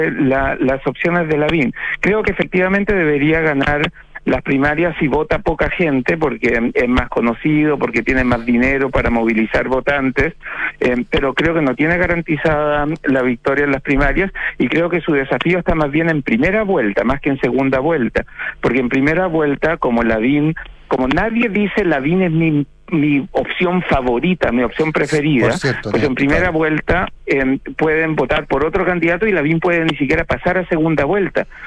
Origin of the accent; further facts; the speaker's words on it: Chile; a nosotros nos gusta como chilenos